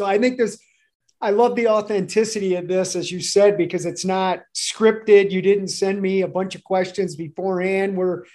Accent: Toledo, Ohio, United States; Well, I'm born and raised in Toledo, Ohio. I'm 55, so I've lived there, you know, my entire life.

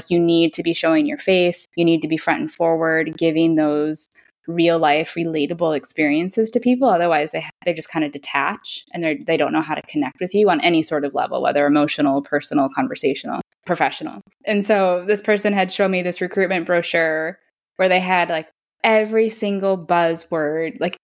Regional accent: Minnesota, United States; moved away as an adult; now in Bologna, Italy; So I am from Minnesota, but I moved to Bologna back in 2010 to study out during my last year of university.

